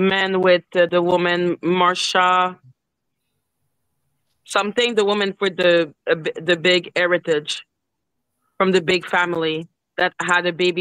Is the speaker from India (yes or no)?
no; Canada; I'm a Canadian.